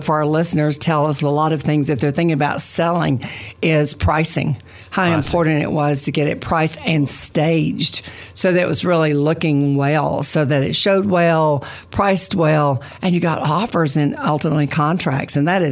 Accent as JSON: {"language": "English", "region": "Texas", "country": "United States", "tie": "born or raised there", "said": "I mean, I grew up in West Texas. We didn't lock our doors. We didn't lock the cars."}